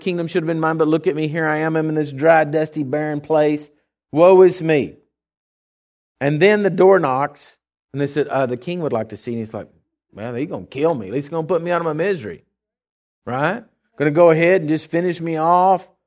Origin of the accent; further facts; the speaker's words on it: Texas, United States; asks us where we're from, we'd all say Texas. You know, we don't want to claim the United States. We're just from Texas.